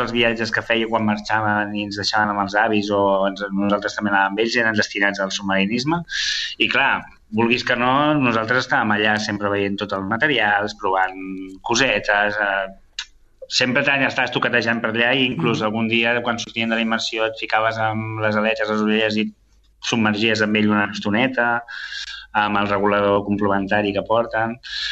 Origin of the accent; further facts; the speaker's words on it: Sabadell, Catalonia, Spain; born there; vaig néixer a Sabadell, al Nen Jesús.